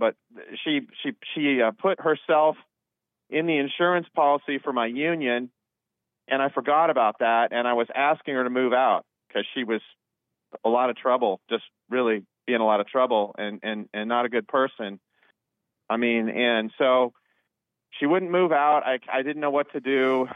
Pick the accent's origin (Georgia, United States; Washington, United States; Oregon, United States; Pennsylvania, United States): Oregon, United States; Portland; moved away; I'm originally from Portland, so briefly, I don't want to talk about it a lot, but boy, let me tell you, I had to move because it was so bad.